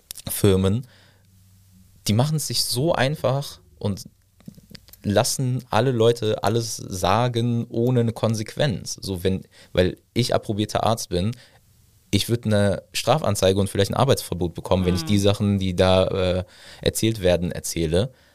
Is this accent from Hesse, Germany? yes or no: no; Düren, North Rhine-Westphalia, Germany; Ich bin hier groß geworden, ich komme aus Düren.